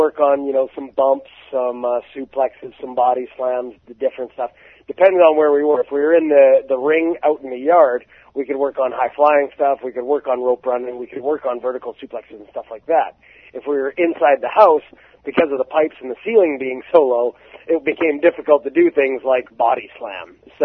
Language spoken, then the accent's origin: English; Calgary, Alberta, Canada; I was a Stampede guy. I grew up in Calgary, and all I watched was Stampede Wrestling.